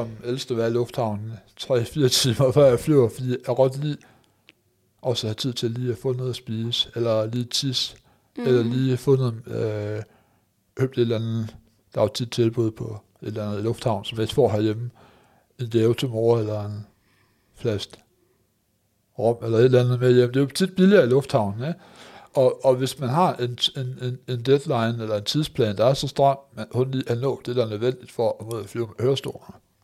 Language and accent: Danish; Aarhus, Central Denmark Region, Denmark; Jeg er selv fra Aarhus, og vi har en meget, meget lille lufthavn i Aarhus.